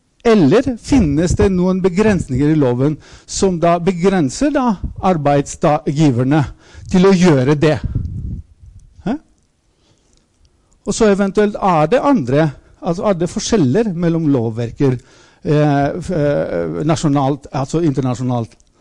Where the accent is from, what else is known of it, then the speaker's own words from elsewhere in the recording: Athens, Attica, Greece; jeg kommer fra Hellas, jeg sa ikke det. Jeg kommer opprinnelig fra Aten.